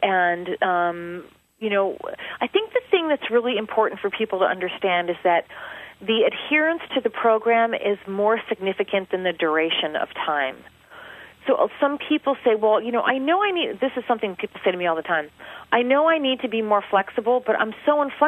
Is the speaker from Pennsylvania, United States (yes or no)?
yes; Philadelphia, Pennsylvania, United States; because you know, I was raised in Philadelphia, and at our country club, it would mean that my dad was coming off the golf course